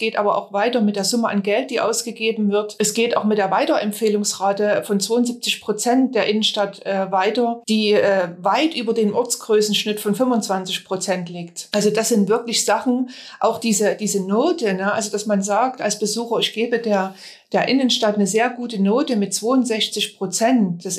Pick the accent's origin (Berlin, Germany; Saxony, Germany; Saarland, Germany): Saxony, Germany; Chemnitz; Chemnitz ist ja früher schon eine Arbeiterstadt gewesen und man ist als Chemnitzer landläufig sehr kritisch mit seiner eigenen Stadt.